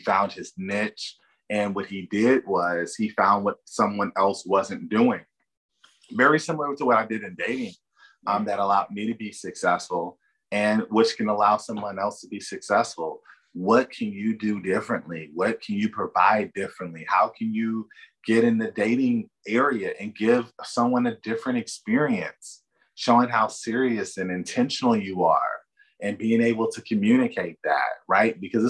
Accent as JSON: {"language": "English", "region": "Louisiana", "country": "United States", "lives_now": "North Carolina, United States", "said": "I cook it really good. I'm from Louisiana. Gumbo is going to be my final answer."}